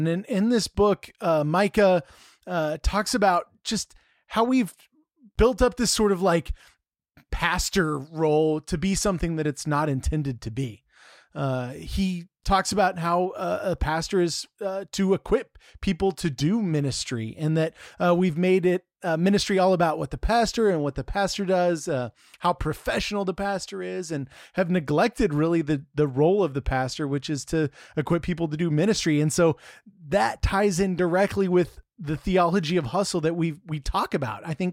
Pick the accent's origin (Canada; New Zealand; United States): United States; Texas; I'm a Texan, originally born and raised.